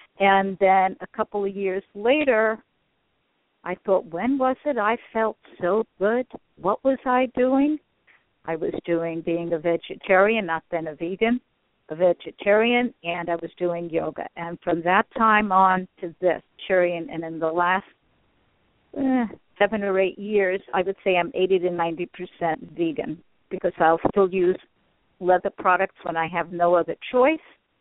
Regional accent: New York, United States; also born or lived in Brooklyn; I come from New York. At the time it was Long Island. I was born in the city, truly in Brooklyn.

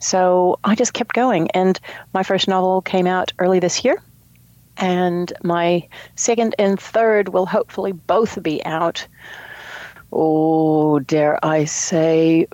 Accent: California, United States; moved away as an adult; now in New Zealand; I grew up in the Redwoods, just southwest of the San Francisco Bay Area in the Santa Cruz Mountains, and went to veterinary school at UC Davis. Came to New Zealand on holiday 2 years later, was offered a job and stayed.

